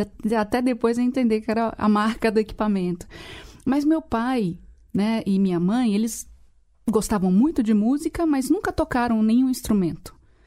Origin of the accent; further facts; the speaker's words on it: Serra do Navio, Amapá, Brazil; born there; talvez as pessoas já saibam que eu não nasci em Minas Gerais. Eu nasci na Serra do Navio, no Amapá, em 1971.